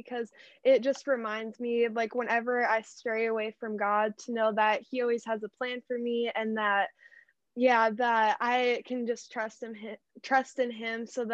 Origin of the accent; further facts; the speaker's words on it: Minnesota, United States; Oh, I'm from Minnesota.